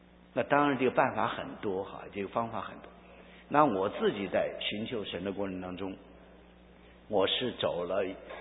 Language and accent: Chinese; China; 我们中国人所拜的观音菩萨